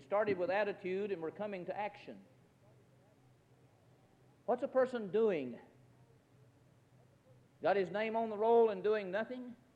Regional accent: Detroit, Michigan, United States; born there; I was born in Detroit. You can imagine by my language, can't you?

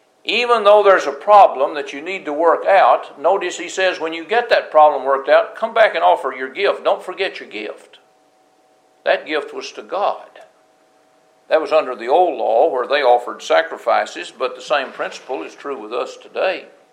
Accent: United States; I'm glad I'm an American. I'm glad I'm in the United States, even though there are a lot of problems.

